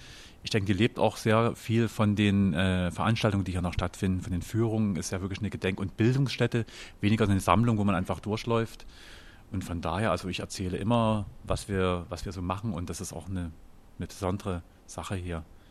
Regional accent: Dresden, Saxony, Germany; also born or lived in Radebeul; Nee, ich bin in Dresden aufgewachsen, bin in Radebeul geboren.

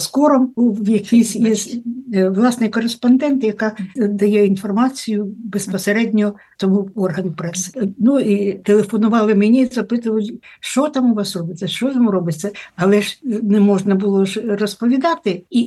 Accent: Chernobyl, Kyiv Oblast, Ukraine; люди добрі, то я з Чорнобиля, ось зараз.

